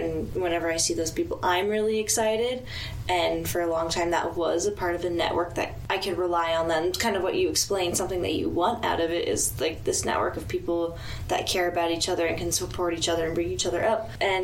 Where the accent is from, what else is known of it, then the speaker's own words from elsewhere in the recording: Utah, United States; I grew up in Utah. I've left a few times, but I haven't really been a part of a queer community anywhere else.